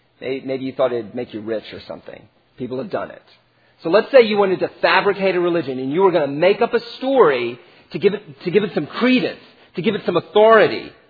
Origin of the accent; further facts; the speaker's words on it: Washington, District of Columbia, United States; I'm from Washington, D.C. I got it.